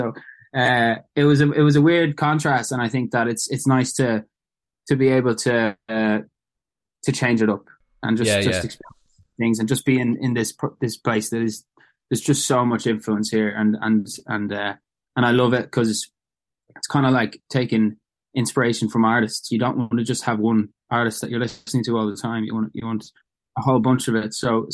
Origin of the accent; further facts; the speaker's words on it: Dublin, Leinster, Ireland; Obviously, I felt Irish and I felt like I was from Dublin, but I didn't feel like I was ever someone that would stay put.